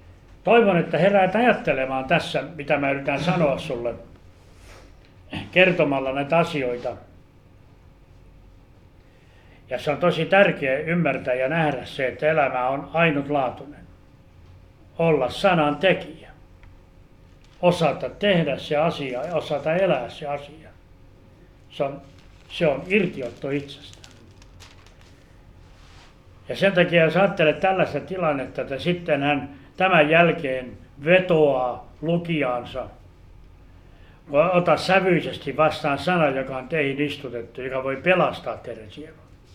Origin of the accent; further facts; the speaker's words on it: Ostrobothnia, Finland; niin kuin meillä Pohjanmaalla sanotaan